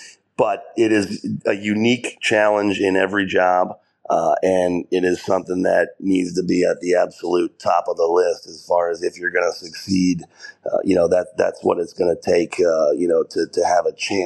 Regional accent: United States; as an American coach

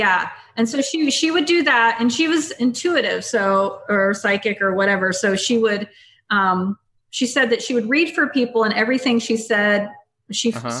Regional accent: Mississippi, United States; I grew up in Mississippi.

